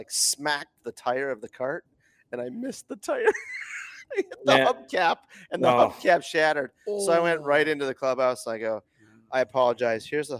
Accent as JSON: {"language": "English", "region": "Ontario", "country": "Canada", "said": "I'm from Northwestern Ontario, uh-huh."}